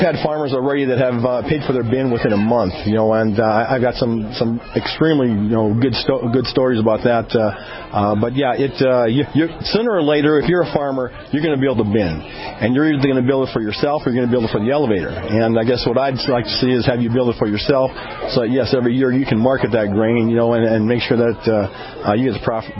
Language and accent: English; Napoleon, United States; there's just recently been an accident in my hometown of Napoleon, a real sad case